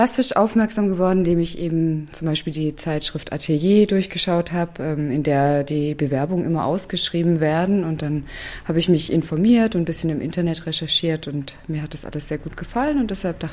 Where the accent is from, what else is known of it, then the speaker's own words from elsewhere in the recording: Stuttgart, Baden-Württemberg, Germany; Also ich komme natürlich aus Stuttgart